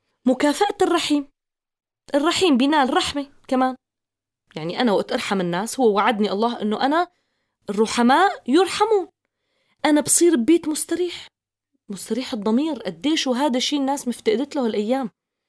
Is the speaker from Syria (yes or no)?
yes; Syria; بظروفنا الصعبة اللي عم نمر فيها كسوريين